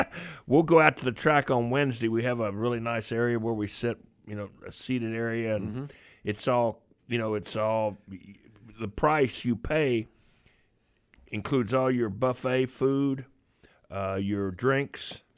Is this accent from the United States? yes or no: yes; Louisville, Kentucky, United States; My hometown